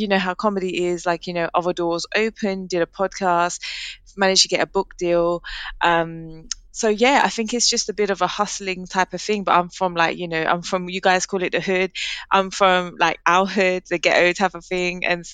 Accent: Leyton, London, United Kingdom; I grew up in Leighton, which is East London, and there was like so much diversity there

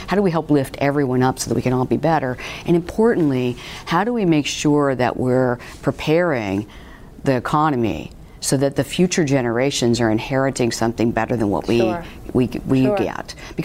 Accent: San Francisco, California, United States; I just say I'm from San Francisco.

